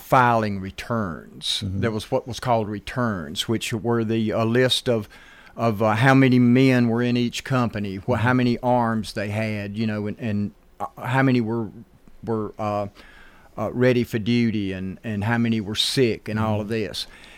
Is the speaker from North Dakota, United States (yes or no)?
no; Pulaski, Tennessee, United States; I grew up in Pulaski